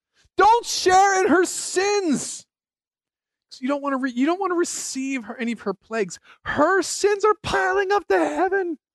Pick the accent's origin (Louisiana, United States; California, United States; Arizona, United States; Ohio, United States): Ohio, United States; Cincinnati; They're based in my hometown, Cincinnati.